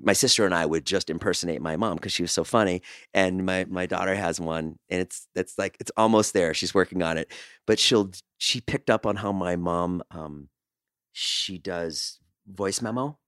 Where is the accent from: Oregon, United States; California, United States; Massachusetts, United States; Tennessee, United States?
Massachusetts, United States; Boston; I was growing up in Boston